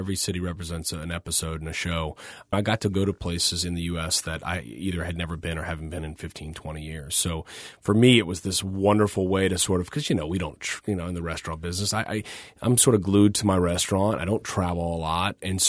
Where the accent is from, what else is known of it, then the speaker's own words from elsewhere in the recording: New Orleans, Louisiana, United States; Growing up in New Orleans, my father was the weekend warrior.